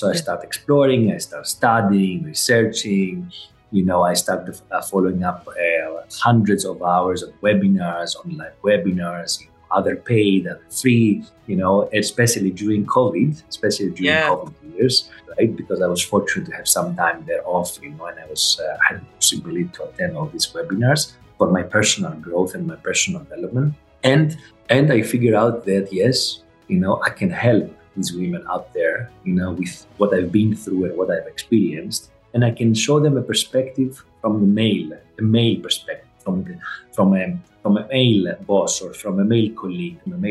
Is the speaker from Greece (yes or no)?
yes; Greece; English is a second language; now in Qatar; we moved from Greece, where we were born and grew up and raised. We moved to Qatar like 10, almost 11 years ago, my family.